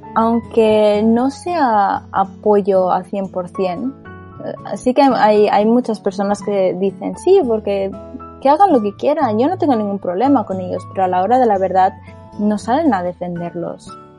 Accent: Barcelona, Catalonia, Spain; yo cuando me crié en Barcelona, yo era la única asiática prácticamente de mi entorno y estaba rodeada de personas blancas, estaba en una comunidad blanca

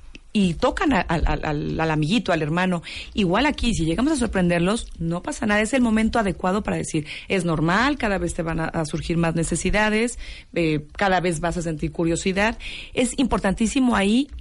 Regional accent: Mexico; como mexicanas, las mujeres, vivimos una doble sexualidad

